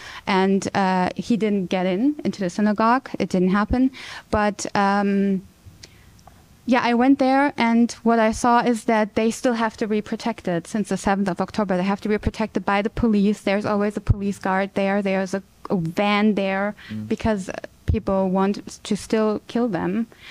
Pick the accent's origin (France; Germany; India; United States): Germany; English is a second language; I'm not from America and I'm from Germany.